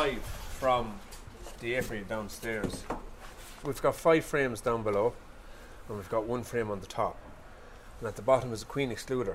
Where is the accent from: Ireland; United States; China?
Ireland; Tipperary; now in Dublin, Ireland; I'm attached to Ringsend Garage in Dublin 4. I'm originally from Tipperary, and we always had bees at home when I was growing up.